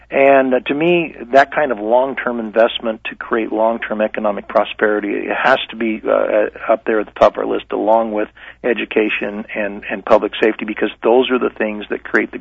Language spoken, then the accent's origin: English; Tucson, Arizona, United States; That's why how I grew up in Tucson.